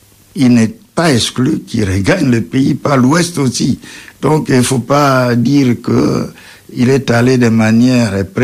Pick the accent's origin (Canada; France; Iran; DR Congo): DR Congo; Nous sommes des Congolais, des patriotes, et nous réfléchissons pour l'avenir de notre pays.